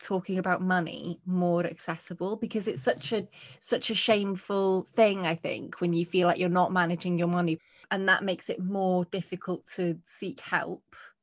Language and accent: English; Wales, United Kingdom; I'm from North Wales, so not far away from you. I miss it, man. I didn't realise how much... I'm a city girl.